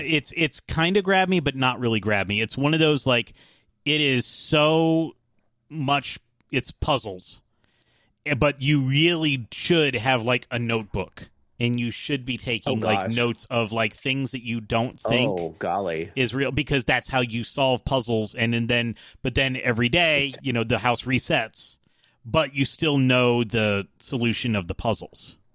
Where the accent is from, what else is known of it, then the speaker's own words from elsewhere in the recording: Atlanta, Georgia, United States; I'm from the South. I'm not from the Deep South. There's a difference between I grew up in Atlanta and I grew up in the Mississippi River Delta.